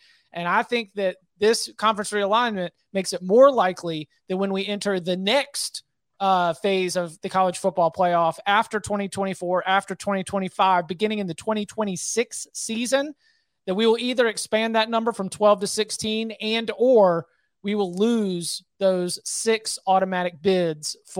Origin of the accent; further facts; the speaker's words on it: North Carolina, United States; born there; I'm based in North Carolina. I was born in North Carolina.